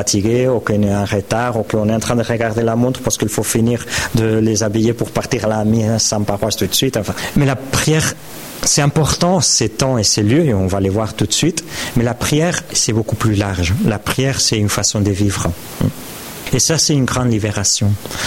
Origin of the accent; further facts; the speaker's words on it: Barcelona, Catalonia, Spain; Mon épouse et moi, nous sommes de Barcelone.